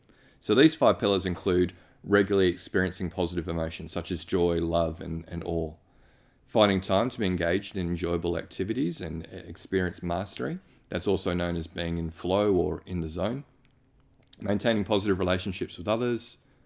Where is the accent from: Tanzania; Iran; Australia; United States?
Australia; including my home country Australia